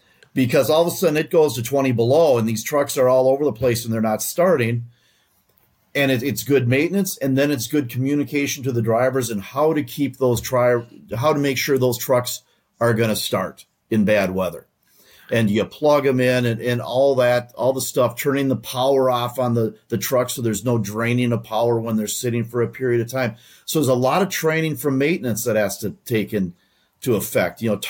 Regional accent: Minnesota, United States; I grew up in Minnesota. And then when I moved, when I was with UPS and then we came back up here again. So I've been here my whole life.

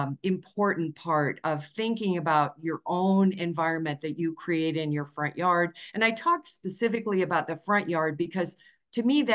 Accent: Iowa, United States; now in Colorado, United States; I grew up in Iowa, you know, a lot of rainfall in Iowa, typically.

